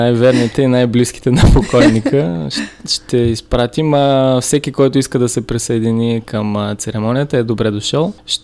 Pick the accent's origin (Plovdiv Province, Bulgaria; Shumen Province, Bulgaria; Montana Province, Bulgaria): Shumen Province, Bulgaria; Shumen; Аз съм от Шумен по принцип. Шумналия съм, тук живея вече от 2-3 години